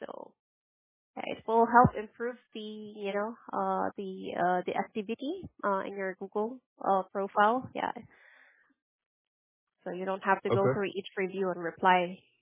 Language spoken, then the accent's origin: English; Philippines; Oh, okay. You knew that I'm Filipino.